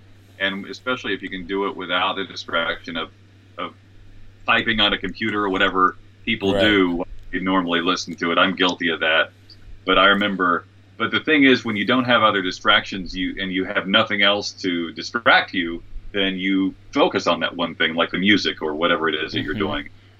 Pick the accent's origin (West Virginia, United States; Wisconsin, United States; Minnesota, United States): West Virginia, United States; We have a house in Ohio, right across the river from where I grew up in West Virginia.